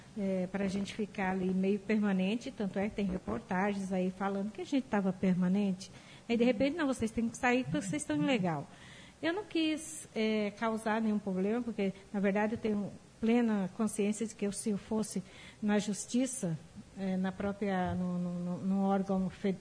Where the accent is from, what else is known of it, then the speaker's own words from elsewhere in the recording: Orizona, Goiás, Brazil; inclusive eu não sou de Maringá, né? Então eu sou da cidade de Orizona.